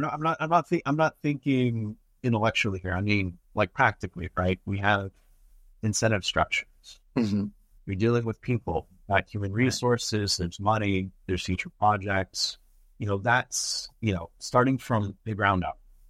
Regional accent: Lubbock, Texas, United States; also born or lived in Big Spring / El Paso; So I'm Latino, right? I consider El Paso, Texas, my hometown. I grew up in a town called Lubbock, Texas. I was born in an even smaller town called Big Spring, Texas.

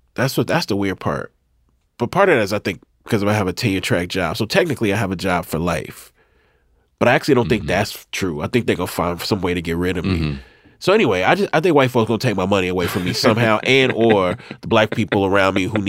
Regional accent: Mississippi, United States; You know, I'm from Mississippi. We don't talk to you. There's like a decorum.

